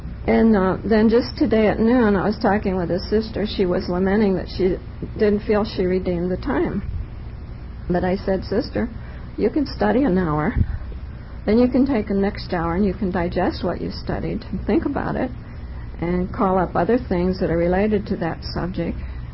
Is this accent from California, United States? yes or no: no; Florida, United States; I'm from Florida, and I bring the love of my other sister in the class